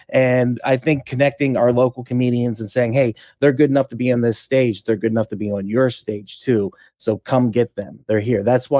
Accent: Clarion, Pennsylvania, United States; I'm originally from Clarion, Pennsylvania, which is a small town where you see a cow and you go 3 more miles and you see a cow.

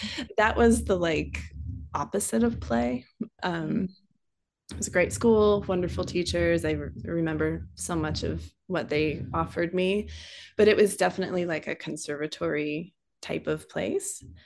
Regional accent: Durango, Colorado, United States; And I grew up in Durango, Colorado. So very outside of Durango. So a very small town, and there wasn't any dance at all when I was growing up.

